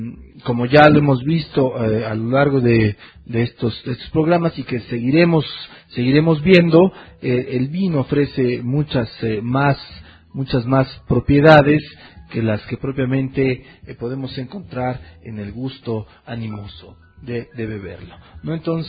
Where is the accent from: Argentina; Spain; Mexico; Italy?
Mexico; nos perjudican a nosotros como nación mexicana